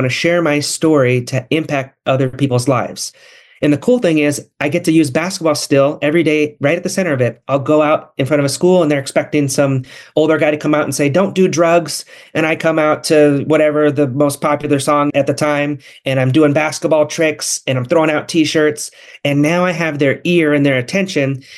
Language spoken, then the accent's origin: English; Ketchikan, Alaska, United States; And so we went and did an event back in my hometown, back in Little Ketchikan, Alaska.